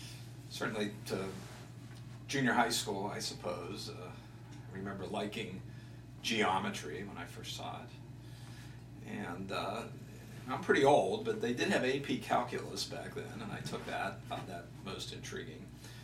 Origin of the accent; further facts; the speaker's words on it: Wilkinsburg, Pennsylvania, United States; I grew up in Pittsburgh, in a suburb of Pittsburgh called Wilkinsburg.